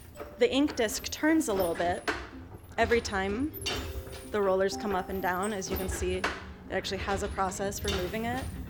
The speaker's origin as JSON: {"language": "English", "region": "Wisconsin", "country": "United States", "tie": "born or raised there", "said": "I grew up in the Midwest. When I get back and I get to like feel the grass in my hands in Wisconsin, it really, really makes me emotional."}